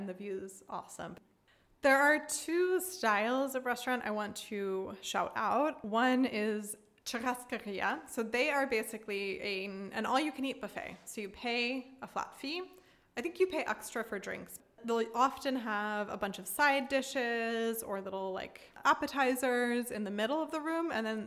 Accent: Philadelphia, Pennsylvania, United States; moved away as an adult; One of the things that's been the hardest itch to scratch living abroad is we're from the Northeast. We're from Philly, which has an amazing style of pizza.

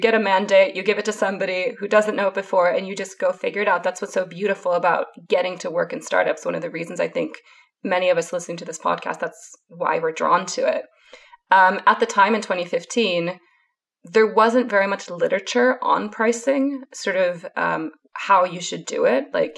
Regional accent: Seattle, Washington, United States; English is a second language; So I am Swedish, but I grew up in Seattle in the US, hence impertinent, definitely in my vocabulary. Some Swedish words, not so much.

